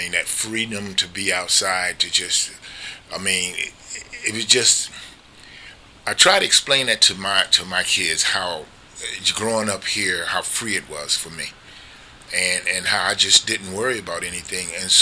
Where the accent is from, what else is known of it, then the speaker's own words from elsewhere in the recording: Marion, United States; moved away as an adult; Well, I'm originally from Marion. I was here up until 71, where I left and went into the military. And I recently moved back, because it's always been a dream of mine to retire here.